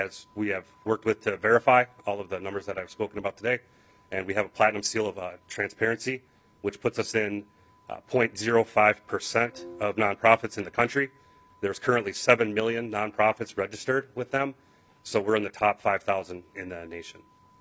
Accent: St. Paul, Minnesota, United States; I'm also a St. Paul native. I grew up on St. Paul's east side.

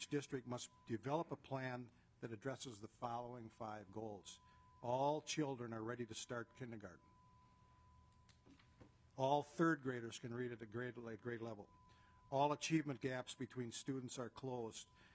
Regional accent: Winona, Minnesota, United States; born and raised in Winona, as I said, and my father was off the farm and clerking in a store downtown for 75 cents an hour.

